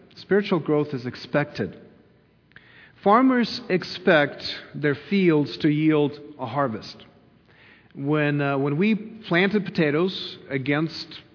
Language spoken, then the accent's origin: English; Kyiv, Ukraine; when I grew up in Kyiv in the city